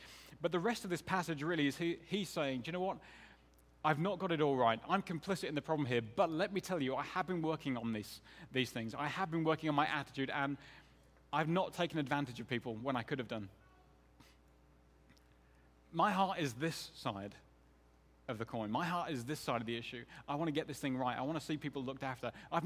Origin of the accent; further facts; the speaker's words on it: Ireland; being an Irish kid brought up in a place where the Irish were the poor guys and the regular English were pretty vociferous.